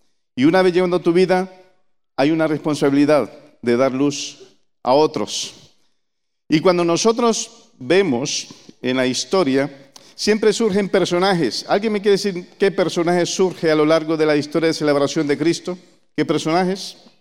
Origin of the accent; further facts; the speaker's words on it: Honduras; born there; Yo no pronuncio la Z como los españoles porque la costumbre nuestra, hondureño de nacimiento, pero español de corazón, pues no la pronuncio como la pronuncian los españoles.